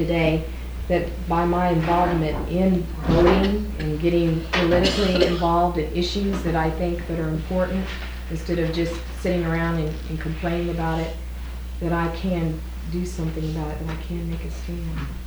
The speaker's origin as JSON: {"language": "English", "region": "Texas", "country": "United States", "said": "And every time you'd say, you know, I'm from the United States, I'm from Texas, almost their first response was, ah, Dallas!"}